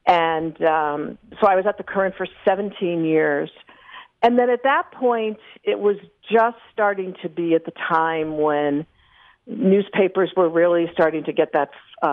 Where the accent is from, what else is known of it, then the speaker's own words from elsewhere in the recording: Hamden, Connecticut, United States; I grew up in this area. I grew up in Hamden and used to always read the Journal Courier and the New Haven Register, which were delivered to my door.